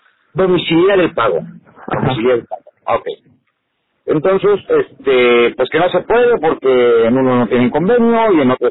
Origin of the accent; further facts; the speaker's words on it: Mexico; No, es que pues me vine de México y pues allá en mi RFC sí, eso ahorita pega.